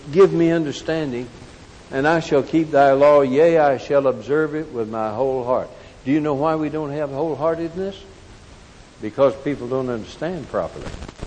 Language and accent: English; Morton, Texas, United States; When I was a kid growing up in Morton, not very far from Littlefield, we lived on the old Taylor place, on the old Taylor home, and it was across from Cone's pasture